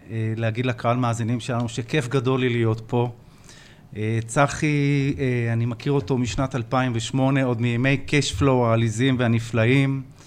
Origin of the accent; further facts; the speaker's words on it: Ramat HaSharon, Tel Aviv District, Israel; אני בן 56, אני מרמת השרון, יש לי 3 ילדים